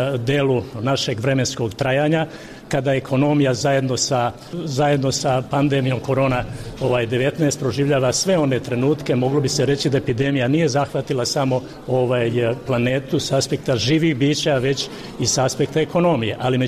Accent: Niš, Serbia; kod nas u Srbiji, odakle dolazim, onda smo i Nišu

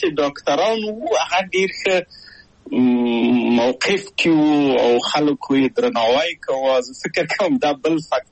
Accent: Kabul, Afghanistan; moved away as an adult; also born or lived in Czechoslovakia; او زه له کابل په یو دولتي بورس چکسلواکیا ته راغلم.

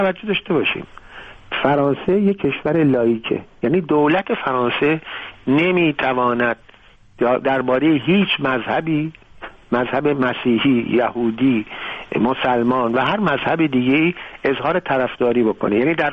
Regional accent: Iran; اونا میدونستن من ایرانی هستم

